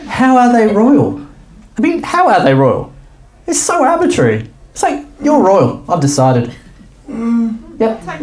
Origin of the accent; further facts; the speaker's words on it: Wales, United Kingdom; I was in Wales, I was born in Wales, and so I was living in Wales when Charles and Di got married